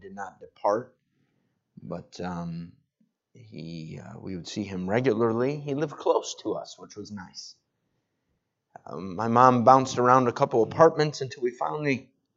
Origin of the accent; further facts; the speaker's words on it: Rochester, New York, United States; also born or lived in Buffalo; I was born in Buffalo, moved to Rochester when I was about 6 months old. My dad worked as a manager for Tops, and they moved him across town. My immediate family is in Rochester, but I have family in Amherst.